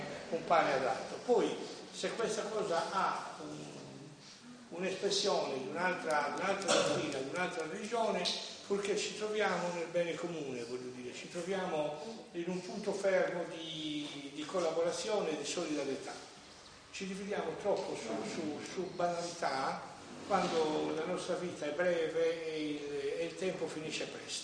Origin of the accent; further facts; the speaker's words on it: Sardinia, Italy; io vengo dal nord della Sardegna, da una famiglia che viene dal nord dell'Italia, no?